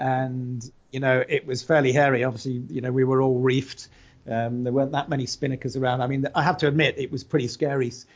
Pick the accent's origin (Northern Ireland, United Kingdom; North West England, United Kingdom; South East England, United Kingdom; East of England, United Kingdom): South East England, United Kingdom; we're all English. We sort of know the Solent. We've grown up there. I personally have been here for about 23 years